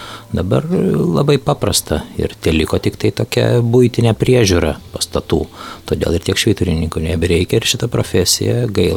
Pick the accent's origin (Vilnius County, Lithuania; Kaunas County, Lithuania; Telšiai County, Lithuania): Vilnius County, Lithuania; Vilnius; now in Palanga, Lithuania; Aš iš tiesų esu vilnietis, prieš kokius 25 metus atsidūriau Palangoje